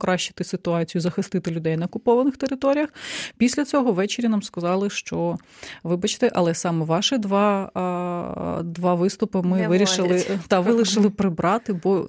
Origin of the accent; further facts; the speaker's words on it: Crimea, Ukraine; ми з Альоною самі з окупованих територій, ми з Криму, з Сімферополя та Ялти.